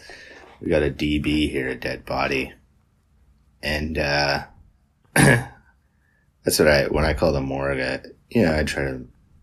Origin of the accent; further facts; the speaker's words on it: Liverpool, North West England, United Kingdom; now in London, United Kingdom; I'm from Londoning. Liverpool, UK.